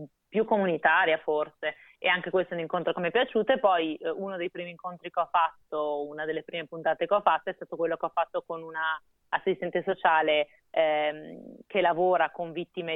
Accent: Veneto, Italy; Io sono veneta, quindi qua in Veneto

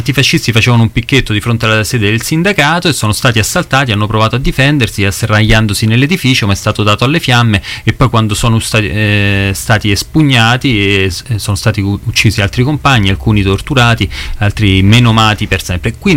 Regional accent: Rome, Lazio, Italy; Ma io tanto li sbaglio comunque tutti, da buon romano li metto a casaccio

